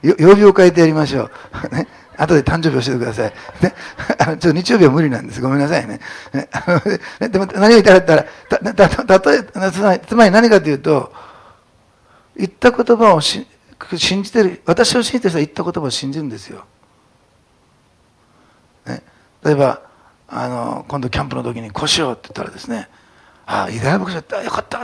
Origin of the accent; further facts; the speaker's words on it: Osaka, Japan; 大阪出身なんで勘弁ね。